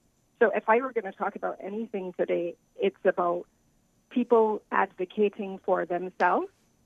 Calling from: Connecticut, United States; I'm calling from Connecticut.

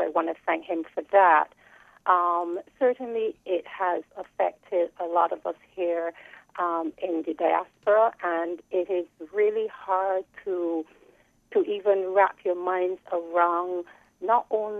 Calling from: Brooklyn, New York, United States; I'm calling from Brooklyn in New York.

